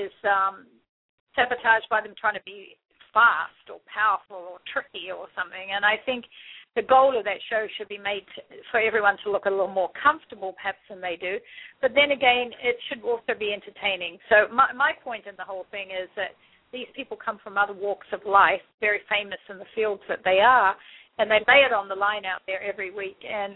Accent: New Zealand; now in United States; in New Zealand, I haven't lived there for like 36 years, but I'm a New Zealander. I have a New Zealand passport.

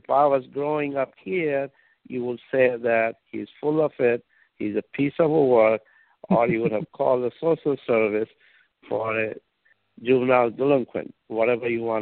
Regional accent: India; Well, I was born in India in 1944. So that was a British India.

